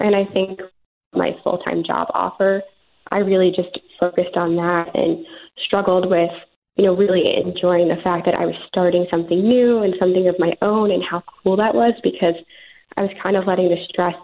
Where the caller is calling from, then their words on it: Chicago, Illinois, United States; I'm calling from my apartment in Chicago.